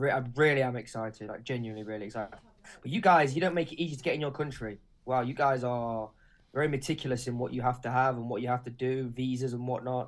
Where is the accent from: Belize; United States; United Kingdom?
United Kingdom; England; from England too on all platforms. If you want to see a British guy lose his mind in America, that's where you'll find me.